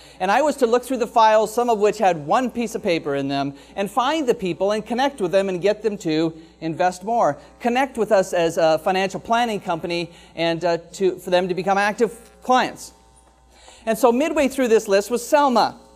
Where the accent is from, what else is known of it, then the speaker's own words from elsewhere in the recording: Petrolia, Ontario, Canada; three communities that I was raised closest to, and that was Oil City, Oil Springs, and Petrolia. I was born in Petrolia.